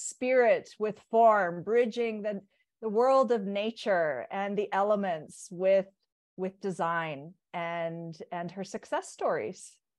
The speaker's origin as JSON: {"language": "English", "town": "Toronto", "region": "Ontario", "country": "Canada", "tie": "born or raised there", "said": "I'm a part North American, born and raised in Toronto."}